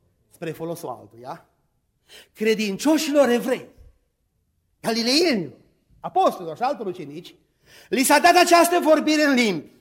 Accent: Romania; Nu că suntem români, avem gusturi deosebite.

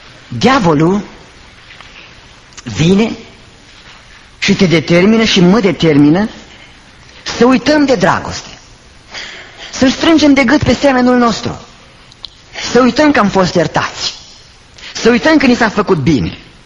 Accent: Romania; Și când spun români, spunem noi toți, că toți suntem români.

